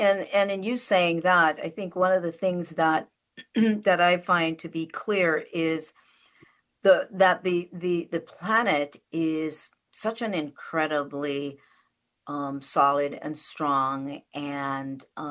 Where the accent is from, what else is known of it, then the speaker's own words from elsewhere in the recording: Westmoreland, Jamaica; born there; I was born in Jamaica in Westmoreland, in an area where it was very forest, you know, it's very forest-like, very much so, you know, so it's raining all the time.